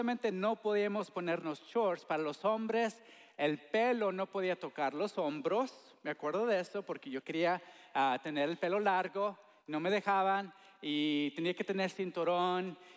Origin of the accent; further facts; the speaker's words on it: Texas, United States; also born or lived in Honduras; pues nací en Honduras, mis papás son de México, pero crecí aquí en Texas desde los 6 años.